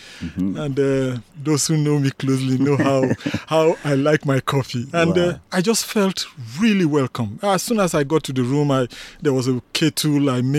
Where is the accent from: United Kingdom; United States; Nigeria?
Nigeria; mm-hmm. and I'm from Nigeria, like you rightly mentioned.